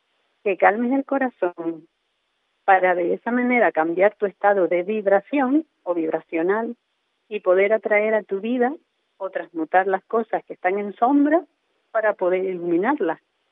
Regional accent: Las Palmas, Canary Islands, Spain; Yo soy de Las Palmas, pero estoy enamorada de la gente de Fuerteventura

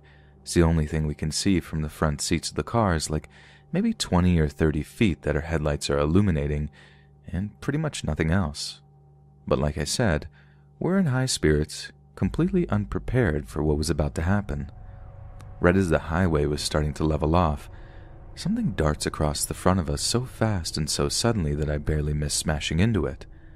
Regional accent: Oregon, United States; my mom's family traditionally held quite a large gathering up at my uncle's place over in Sandy, in my home state of Oregon.

